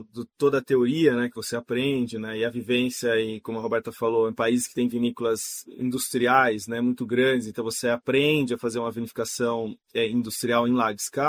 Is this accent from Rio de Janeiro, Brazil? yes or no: no; São Paulo, Brazil; born there; eu nasci no Vale do Paraíba, do lado de São Paulo